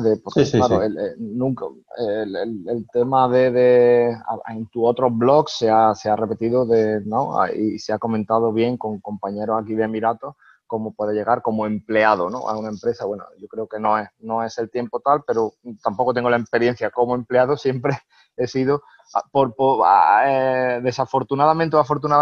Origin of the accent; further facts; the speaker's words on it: Spain; sus grandes planes como buenos españoles que somos y disfrutones.